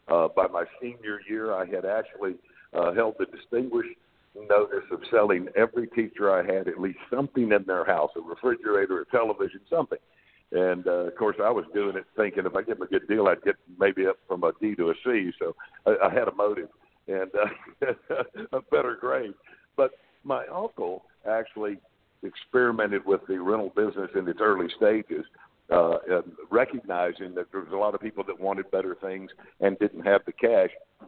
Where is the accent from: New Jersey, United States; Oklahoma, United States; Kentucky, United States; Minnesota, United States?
Oklahoma, United States; moved away; also born or lived in Florida; So I was born and raised in Oklahoma.